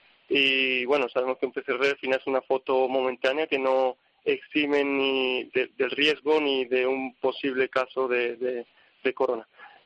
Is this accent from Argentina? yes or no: no; Andalusia, Spain; Pero yo soy andaluz, no entra la mía